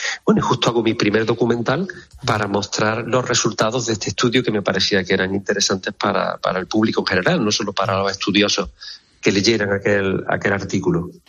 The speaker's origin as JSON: {"language": "Spanish", "town": "Bujalance", "region": "Andalusia", "country": "Spain", "tie": "born or raised there", "said": "cuando yo estudiaba las avutardas en mi pueblo, en Bujalance"}